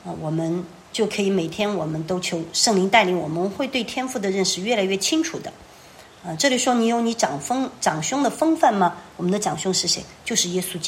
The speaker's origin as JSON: {"language": "Chinese", "country": "China", "said": "我觉得对我们中国人来说，我们这些从小没有接受基督教教育，然后带着我们自己从小教育的痕迹来读圣经的人"}